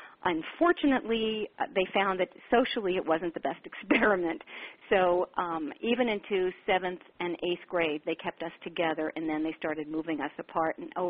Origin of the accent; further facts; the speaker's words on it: Long Island, New York, United States; I grew up on Long Island, actually. Long Island is part of New York.